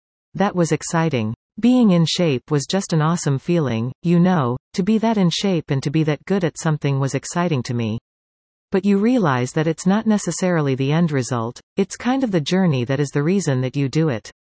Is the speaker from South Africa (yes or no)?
no; Canada; getting a job as a Canadian in the U.S. in sports is probably not the easiest thing unless it's hockey, of course, because people don't know you.